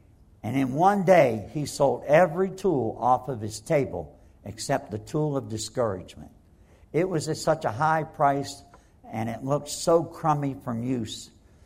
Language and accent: English; Pittsburgh, Pennsylvania, United States; Now, I'm from Pittsburgh, and I had to go downtown on a streetcar to where they did pictures.